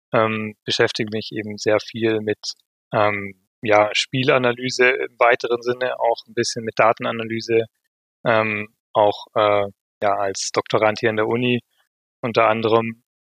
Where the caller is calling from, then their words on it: Vienna, Austria; Ich bin zugeschaltet aus dem sehr schönen Wien